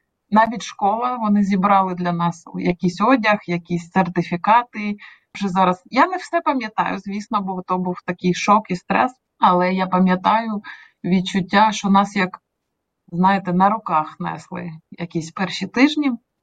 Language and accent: Ukrainian; Odesa, Odesa Oblast, Ukraine; accent: Odesa Ukrainian; also born or lived in Kyiv; як можна почути з мого акценту, я із Одеси. У мене одеська українська. Я прожила 15 років в Києві, і лютому 22-го року я жила з трьома дітьми.